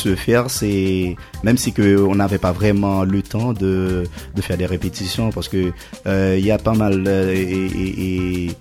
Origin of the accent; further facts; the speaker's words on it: Pétion-Ville, Ouest, Haiti; chez nous à Pétionville, les gens ont aimé.